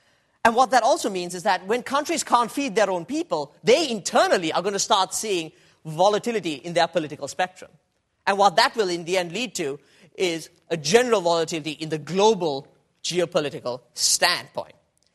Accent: Sri Lanka; One, Sri Lanka, a tropical island that is a developing country. And my home country.

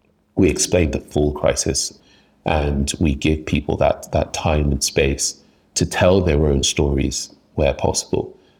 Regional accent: Nigeria; now in London, United Kingdom; my family live in Nigeria. I live in London. I'm back in Nigeria a lot. My experiences of being Nigerian

